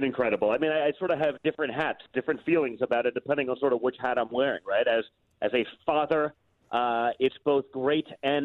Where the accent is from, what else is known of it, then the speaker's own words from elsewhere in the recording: United States; For me, as an American, it's an amazing to watch someone who's willing to take on that establishment